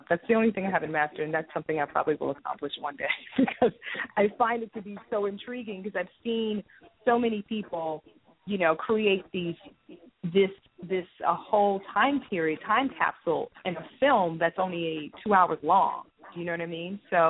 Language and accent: English; New York City, New York, United States; born there; Well, I was born in New York City, and I've always had an interest in television, film.